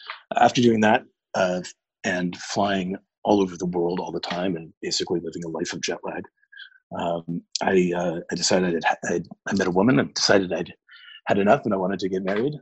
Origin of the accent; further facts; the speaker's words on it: Seattle, Washington, United States; I'm originally from Seattle, and I went to college and studied music, ethnomusicology.